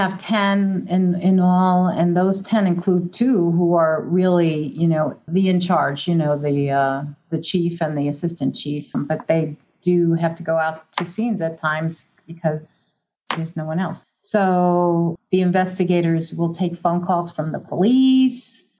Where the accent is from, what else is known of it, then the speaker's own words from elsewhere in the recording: New York, United States; Well, first of all, I grew up in South Bronx. I mean, you know, South Bronx, poor, blah, blah, blah.